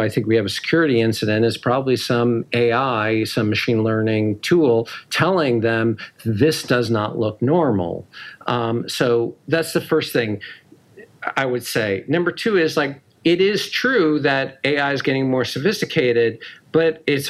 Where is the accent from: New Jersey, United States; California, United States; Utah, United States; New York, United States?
New Jersey, United States; Paterson; Oh, okay. I grew up in Paterson, New Jersey.